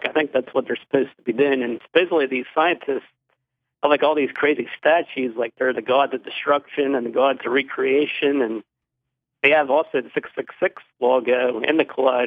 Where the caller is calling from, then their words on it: Cumberland, Maryland, United States; from Cumberland, Maryland.